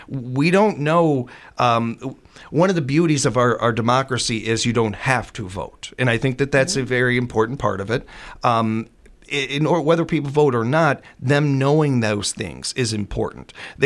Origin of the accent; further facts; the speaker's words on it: Chicago, Illinois, United States; Politics has always been a big part of my family, and growing up in Chicago, you just can't get around it.